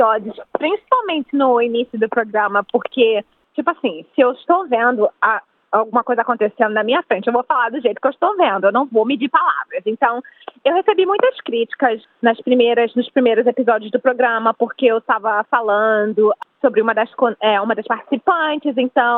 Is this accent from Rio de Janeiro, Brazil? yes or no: yes; Rio de Janeiro, Brazil; Minha personalidade, sendo do Brasil, sendo carioca, gostando de festa, a dança